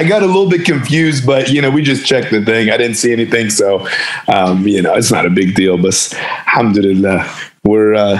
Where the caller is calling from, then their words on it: Virginia, United States; No, I'm in Virginia. So I'm in Virginia, okay. Right near Washington, D.C.